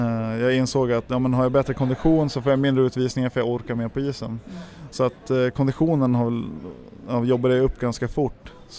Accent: Järpen, Jämtland County, Sweden; Jag cyklade mycket med en av mina kompisar uppe i Järpen där jag växte upp.

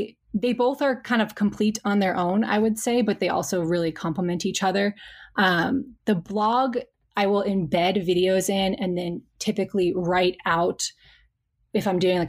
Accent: Connecticut, United States; So I was born in Connecticut. I kind of, you know, grew up on the East Coast. I went to college out on the East Coast.

